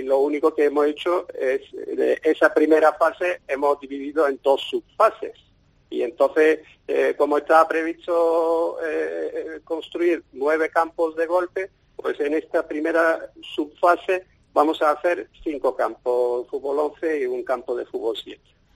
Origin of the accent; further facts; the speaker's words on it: Turkey; born there; Spanish is a second language; yo como nací en Turquía y conozco bien la liga